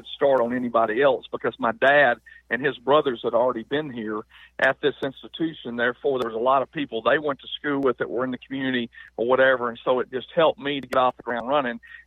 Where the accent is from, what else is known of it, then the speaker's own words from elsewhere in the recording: Louisiana, United States; Well, I think one of the things that makes it a little bit different, one, I'm from Louisiana. My father and his two brothers played here at Northwestern State.